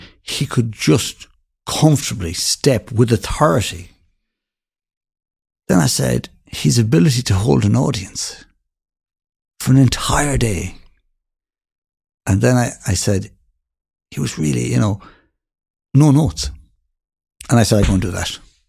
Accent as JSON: {"language": "English", "town": "Galway", "region": "Connacht", "country": "Ireland", "tie": "born or raised there", "said": "even though I grew up in Galway, never played rugby"}